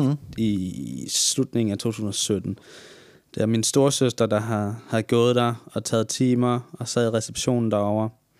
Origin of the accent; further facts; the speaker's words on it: Brussels, Brussels-Capital Region, Belgium; Jeg blev født i Bruxelles i 1999, den 19. august. Der voksede jeg op sammen med min mor og min storesøster. Jeg gik i skole dernede